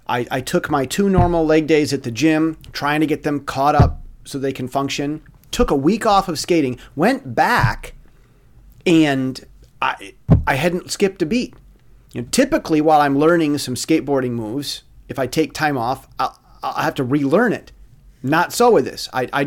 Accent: United States; now in Taiwan; I'm an American, live in Taiwan.

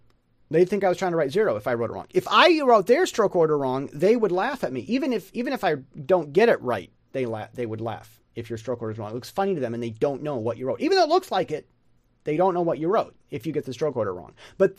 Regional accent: United States; Now, as an American, I would want to draw this.

